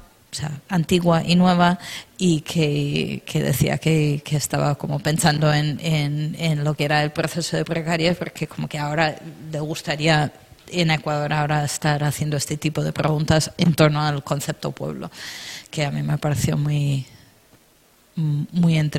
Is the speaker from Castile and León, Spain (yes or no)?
yes; Castile and León, Spain; Yo estaba en mi pueblo organizando unas varias movidas para la huelga y intentando hacer, vamos, conseguimos en un pueblo como que se puede hacer más cosas porque es muy chico.